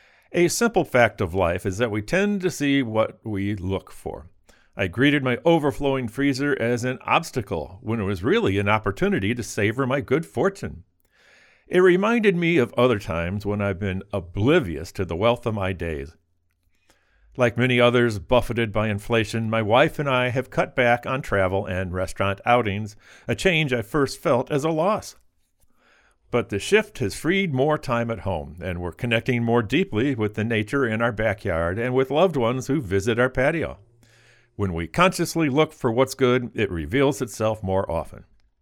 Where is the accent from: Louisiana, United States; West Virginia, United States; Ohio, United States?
Louisiana, United States; a popular dish in my home state of Louisiana